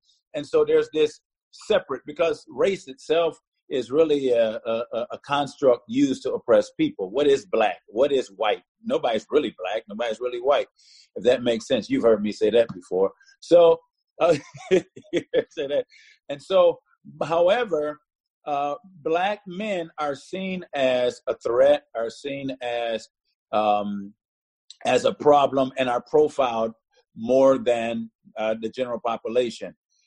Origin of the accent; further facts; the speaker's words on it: Inkster, Michigan, United States; You know, I grew up here. I'm from Detroit, Michigan, really a small place called Inkster, Michigan, right outside of Detroit.